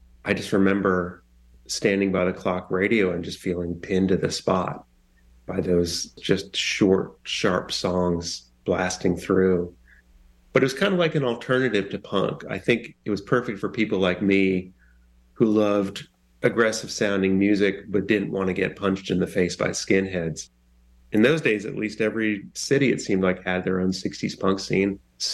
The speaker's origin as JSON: {"language": "English", "town": "Washington", "region": "District of Columbia", "country": "United States", "tie": "born or raised there", "said": "I grew up in Washington, D.C. and got into music very early"}